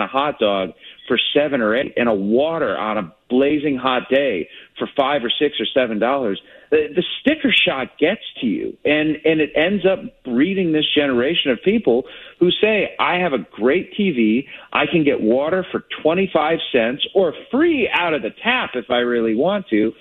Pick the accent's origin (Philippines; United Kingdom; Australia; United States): United States; Cleveland, Ohio; now in Kansas City, United States; I grew up in Cleveland, so, you know, smaller market. I live in Kansas City now, smaller market.